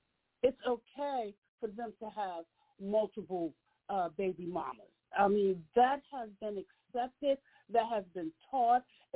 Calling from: Philadelphia, Pennsylvania, United States; I'm calling from Philadelphia.

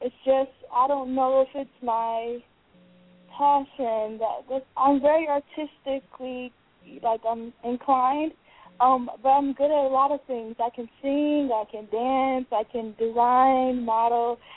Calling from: New York, United States; I'm calling from New York.

